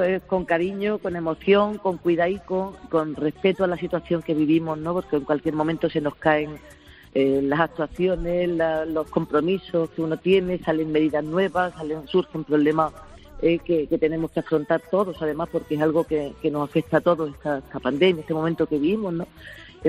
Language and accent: Spanish; Granada, Andalusia, Spain; born there; yo nací en Granada, en la ciudad de los árabes